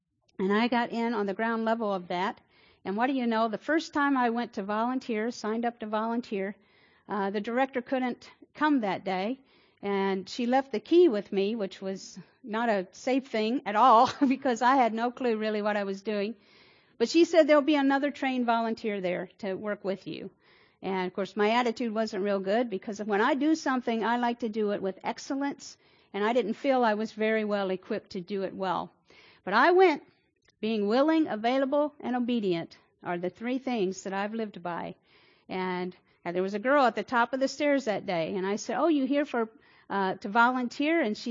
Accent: Indiana, United States; now in Austin, United States; I know I'm not from Texas. I got here as quick as I could, I promise. I'm glad God planted me here. Actually, next month will be 20 years that I've been here in Austin. But coming from southern Indiana

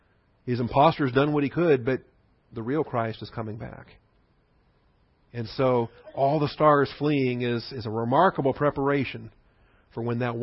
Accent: Washington, United States; You know, I was a kid when Mount St. Helens exploded. I grew up in Washington State

